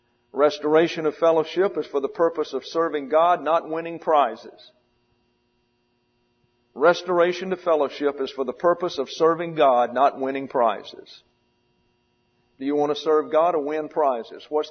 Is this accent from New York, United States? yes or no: yes; New York City, New York, United States; We're the New York Mets. We're the pond scum. We deserve this because we're from New York City.